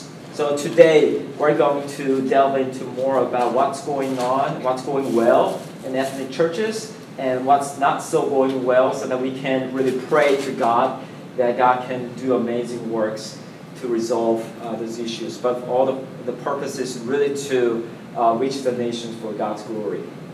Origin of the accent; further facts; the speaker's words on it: South Korea; moved away as an adult; now in United States; I am originally from South Korea about 16 years ago with my family, with my wife and my 8-month-old daughter.